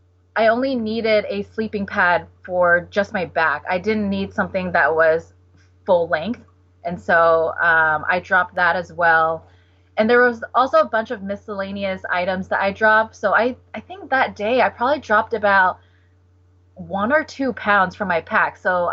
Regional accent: Washington, United States; Oh, I might be biased because I'm from Washington, but I loved it.

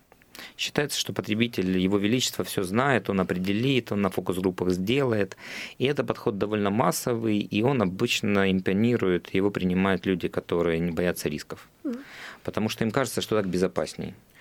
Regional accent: Poltava Oblast, Ukraine; Я из Полтавской области.

